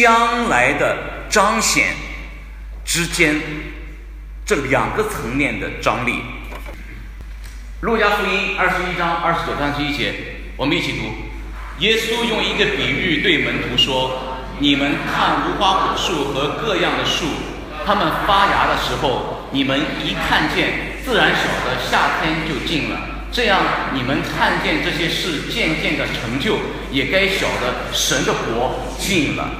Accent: China; 今天我们这些生活在海外的中国公民。我之所以称为中国人，不是因为我生活在中国，而是我有一个中国的护照，我是一个中国人

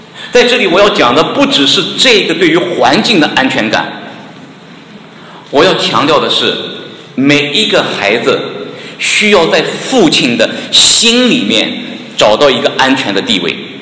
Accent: China; 这一点呢，我们中国人的父母真的是很欠缺。

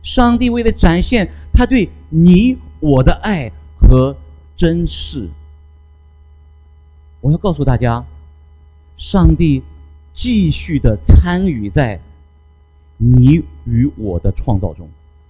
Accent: China; 我们中国人常说慈母怎么样，手中线。

